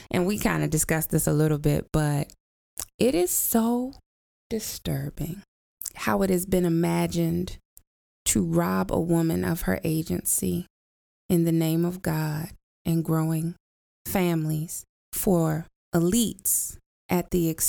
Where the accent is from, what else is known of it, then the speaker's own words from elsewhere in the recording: United States; I am an American, whether I like it or not, but I'm not saying that I hate this place.